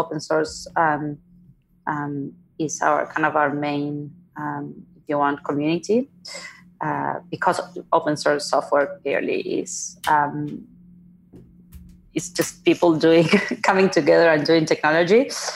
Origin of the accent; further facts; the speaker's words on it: Argentina; now in United States; I was born and raised in Argentina. I now live in the United States.